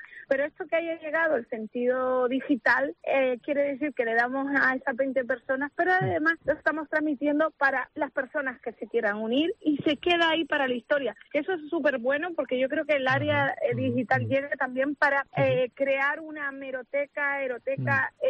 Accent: Canary Islands, Spain; now in Madrid, Spain; más que nunca el domingo tengo que brindar, saborear mi tierra, porque allá donde esté me llevo un pedacito de ella. Y bueno, el domingo celebraré el Día de Canarias en Madrid

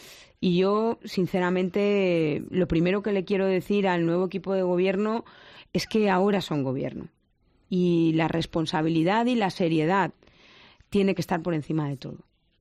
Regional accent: Valencian Community, Spain; desgraciadamente lo digo como valenciana

